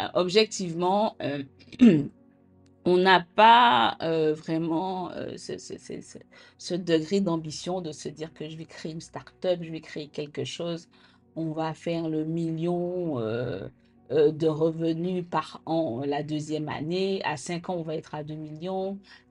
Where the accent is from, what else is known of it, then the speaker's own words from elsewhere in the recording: Guadeloupe, France; moi je suis antillaise, j'ai grandi en Guadeloupe